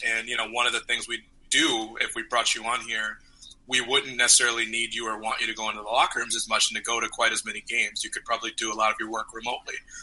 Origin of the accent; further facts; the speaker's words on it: Chicago, Illinois, United States; I'm from Chicago, where he spent a lot of time and where he went to school.